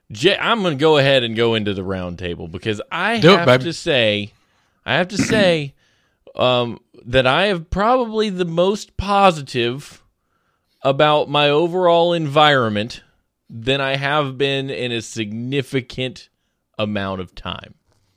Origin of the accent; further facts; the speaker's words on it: Alabama, United States; I'm from South Alabama, as in my genes.